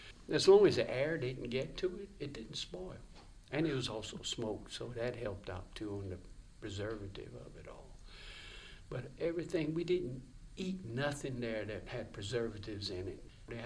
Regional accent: Church Point, Louisiana, United States; because, you know, I grew up in the Church Point. It wasn't much of a city, but I spent a lot of time in the country doing country things.

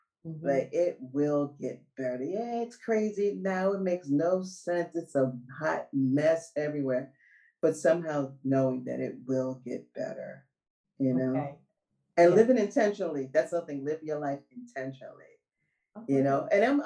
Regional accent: Brooklyn, New York, United States; I'm like, we're from Brooklyn.

